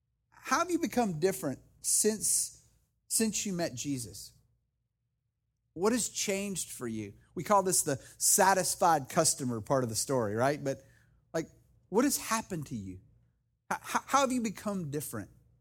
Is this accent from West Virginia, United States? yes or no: yes; West Virginia, United States; I talk about how I grew up in West Virginia, how I grew up in a very small town, very outdoors, how my dad was a pastor of a church